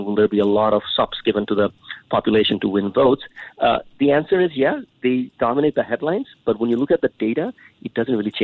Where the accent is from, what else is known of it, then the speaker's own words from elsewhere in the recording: Singapore; my home country, Singapore